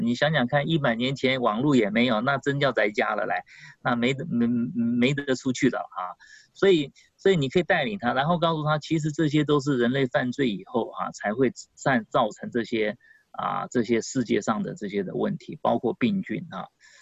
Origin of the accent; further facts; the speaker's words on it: China; 这个我们中国人